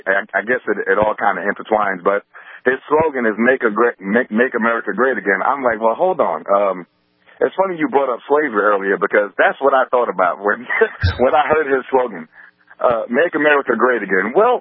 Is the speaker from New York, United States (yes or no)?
yes; New York City, New York, United States; I'm from New York. I'm a native New Yorker.